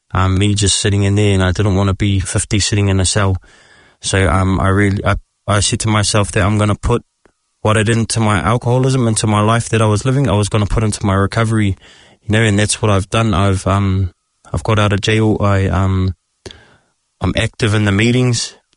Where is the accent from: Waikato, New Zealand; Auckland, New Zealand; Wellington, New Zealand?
Auckland, New Zealand; Wellsford; I'm from Wellsford